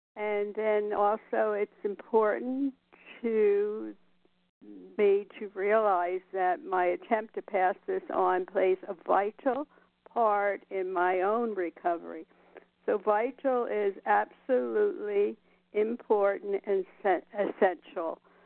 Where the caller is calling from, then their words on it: Nevada, United States; Good morning. … from Nevada.